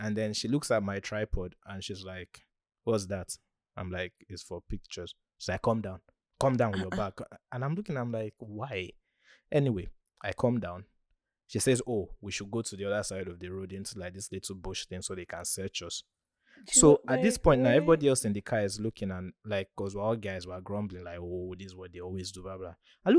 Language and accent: English; Nigeria; And throughout, obviously, me being Nigerian, I start to mouth off.